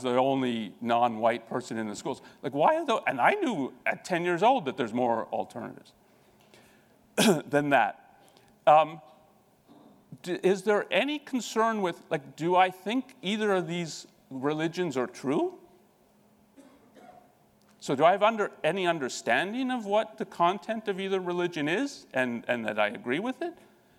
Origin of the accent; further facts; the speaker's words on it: Canada; born there; I'm part Indian, part German. I was born in Canada. And then I went to a French school that was sort of Catholic.